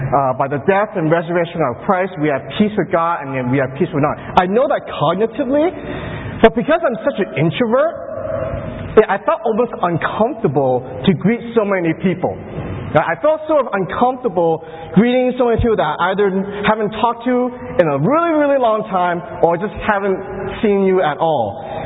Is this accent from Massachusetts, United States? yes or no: yes; Quincy, Massachusetts, United States; I grew up in Quincy, and the part of Quincy I grew up in if you look at a map, it's actually a peninsula.